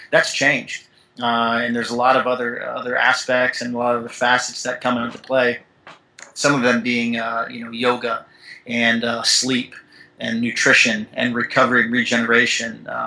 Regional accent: Sarasota, Florida, United States; I grew up in South Florida and down in Sarasota, and there's a lot of places for athletes to train down there

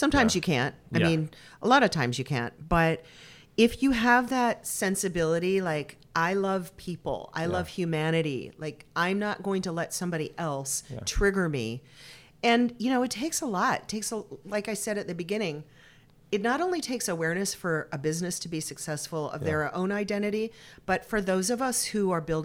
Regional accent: Michigan, United States; also born or lived in Detroit, Michigan / Los Angeles, California; I was born in Detroit, and I was raised I was raised in Los Angeles for my first 10 years, and then we moved back to Michigan. And then I spent another 10 years in Michigan

